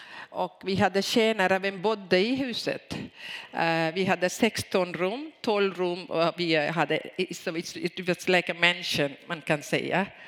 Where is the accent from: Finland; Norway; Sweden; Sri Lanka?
Sri Lanka; Swedish is a second language; och ni vet det. Och jag kom från Sri Lanka. Och jag var enda barnet till familjen.